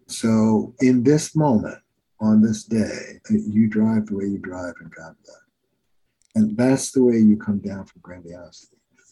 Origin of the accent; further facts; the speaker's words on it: New York, United States; now in Boston, United States; So I'm in Boston, I'm a New Yorker, and Boston has, it's on record, the worst drivers in the country.